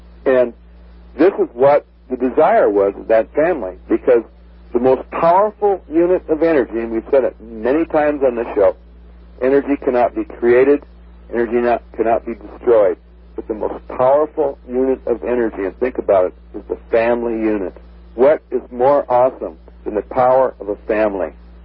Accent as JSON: {"language": "English", "country": "United States", "said": "America is a very dear country to me, being an American."}